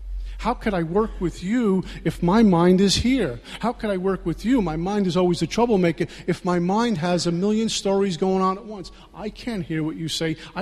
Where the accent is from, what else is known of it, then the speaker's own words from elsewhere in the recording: Brooklyn, New York, United States; I'm from Brooklyn, right?